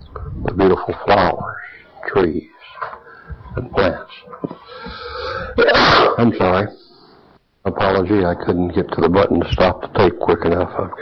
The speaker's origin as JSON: {"language": "English", "region": "Deep South", "country": "United States", "tie": "born or raised there", "said": "Going back to where I grew up in the Deep South a long ago"}